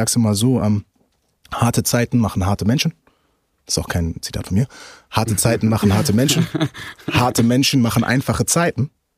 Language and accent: German; Bremen, Germany; ich komme aus Bremen. Ich komme aus dem Steintor aus Bremen. Jeder, der ungefähr weiß, was das für eine Ecke ist, weiß, was das bedeutet, wenn du da als Schwarzer rumläufst.